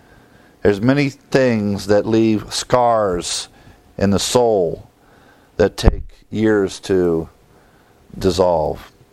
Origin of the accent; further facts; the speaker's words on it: Ohio, United States; Now, growing up in Ohio, we had cider